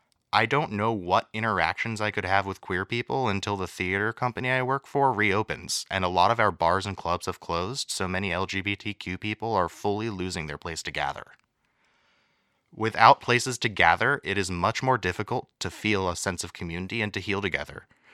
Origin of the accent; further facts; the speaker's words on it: Boston, Massachusetts, United States; from the Boston area.